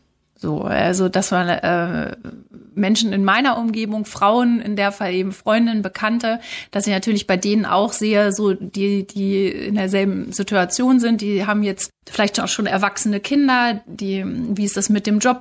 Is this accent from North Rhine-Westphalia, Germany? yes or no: no; Hanover, Lower Saxony, Germany; Ich bin in Hannover geboren. Ich bin tatsächlich eine Pflanze, die an der Leine groß geworden ist